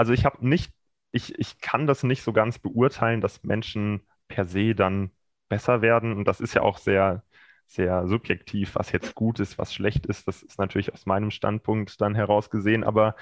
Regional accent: Cologne, North Rhine-Westphalia, Germany; now in Freiburg, Germany; ich bin in Köln aufgewachsen, es war eine bewusste Entscheidung von mir, nach Freiburg zu ziehen.

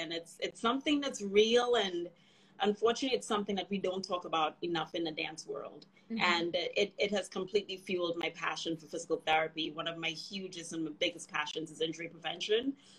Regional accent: Trinidad & Tobago; now in United States; Again, I grew up in Trinidad and Tobago

